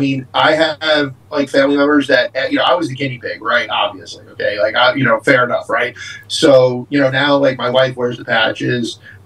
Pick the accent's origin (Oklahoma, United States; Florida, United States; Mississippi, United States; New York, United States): New York, United States; And as a New Yorker, like, everything, I kind of assume everybody's BS until you show me you're not.